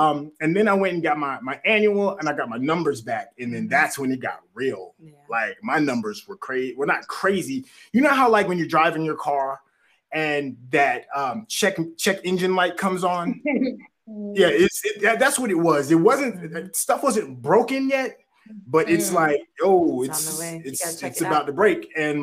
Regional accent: Tennessee, United States; I grew up in Tennessee. I lived in the South my whole life.

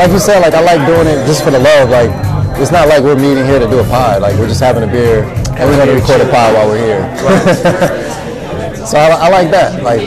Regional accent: North Carolina, United States; Nah, I'm from North Carolina. I respect that cold.

